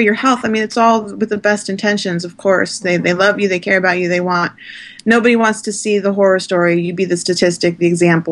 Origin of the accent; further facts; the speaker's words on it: Phoenix, Arizona, United States; moved away as an adult; now in Missouri, United States; No. I'm out in Missouri, out in a small town. I'm originally from Phoenix, Arizona.